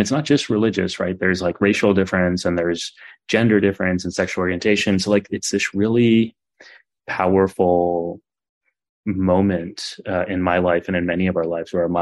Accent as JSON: {"language": "English", "town": "San Antonio", "region": "Texas", "country": "United States", "tie": "born or raised there", "said": "My parents immigrated from India in the 70s, and I was born and raised in Texas, in South Texas, at a time where there weren't really many South Asians in South Texas"}